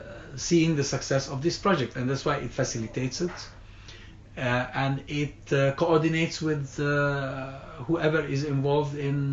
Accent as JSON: {"language": "English", "town": "Hebron", "region": "West Bank", "country": "Palestine", "tie": "born or raised there", "said": "carried out in response to the massacre carried out by Baruch Goldstein in Al-Bahar al-Ibrahimi in my hometown, in Hebron."}